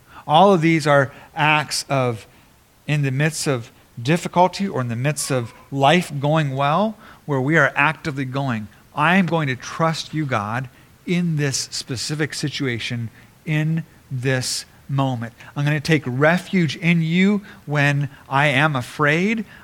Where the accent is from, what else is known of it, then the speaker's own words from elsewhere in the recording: Japan; One of my favorite meals, I grew up in Japan, and one of my favorite meals is Japanese yakiniku.